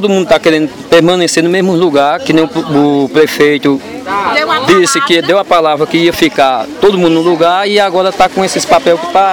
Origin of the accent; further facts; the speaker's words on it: Caruaru, Pernambuco, Brazil; Eu sou de Caruaru e trabalho aqui há muitos anos.